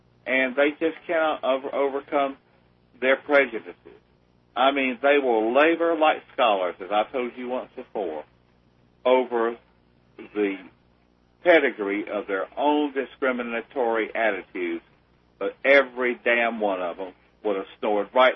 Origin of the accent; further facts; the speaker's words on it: South Carolina, United States; I grew up in South Carolina, the only state that tried to make war on the rest of the country.